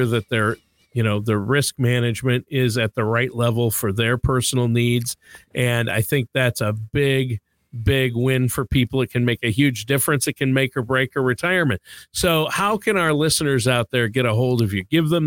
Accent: Minnesota, United States; I'm from Minnesota originally and grew up there, lived most of my life in Minnesota.

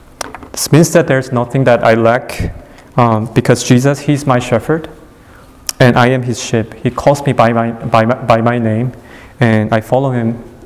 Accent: South Korea; English is a second language; moved away as an adult; now in Pasadena, United States; And so I came here to Pasadena from Korea in 2007.

